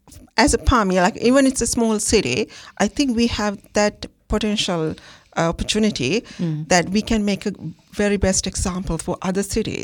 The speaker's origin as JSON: {"language": "English", "country": "Sri Lanka", "said": "I'm from Sri Lanka."}